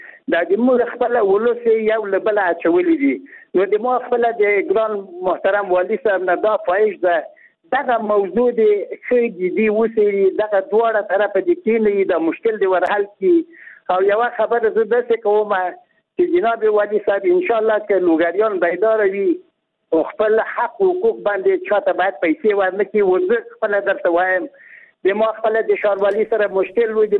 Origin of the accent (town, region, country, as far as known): Logar, Afghanistan